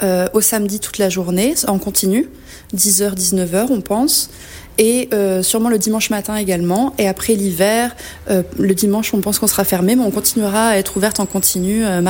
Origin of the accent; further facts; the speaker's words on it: Neuvic, Nouvelle-Aquitaine, France; Et donc moi, je suis de Neuvic et je suis revenue m'installer là après mes études, il y a un peu plus d'un an.